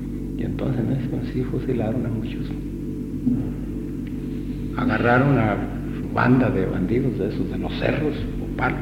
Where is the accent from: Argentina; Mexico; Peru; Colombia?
Mexico; La Piedad, Michoacán; Y entonces ahí en la Piedad estábamos de destacamento, en mi tierra. Bueno, mi tierra es allá, pues la cabecera.